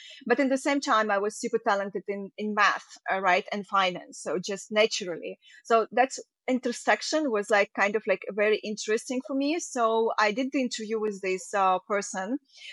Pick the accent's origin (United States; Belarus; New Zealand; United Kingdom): Belarus; now in Portugal; I'm originally actually not from Portugal. So I'm based in Portugal right now, but I'm originally from Eastern Europe. And that time I've been living in Belarus. So that's where I'm from. So a post-Soviet country